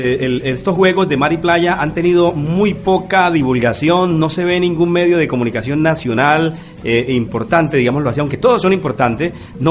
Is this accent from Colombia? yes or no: yes; Tumaco, Nariño, Colombia; he venido aquí a Tumaco porque este es mi pueblo, a trabajar por este pueblo